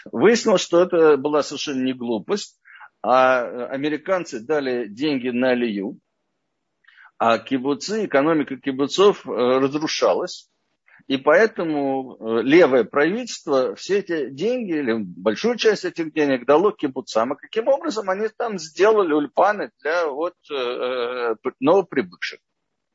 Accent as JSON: {"language": "Russian", "region": "Moscow", "country": "Russia", "tie": "born or raised there", "said": "как я уже сказал. И я родился в Москве. Вырос в такой интеллигентной семье."}